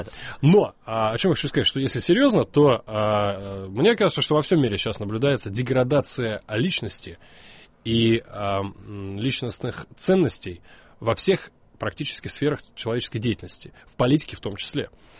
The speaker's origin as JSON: {"language": "Russian", "country": "Russia", "said": "из России"}